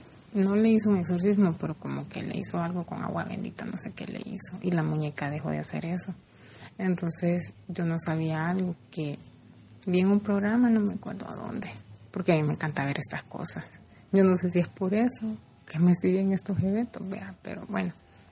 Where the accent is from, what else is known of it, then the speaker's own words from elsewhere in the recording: El Salvador; Yo soy del Salvador.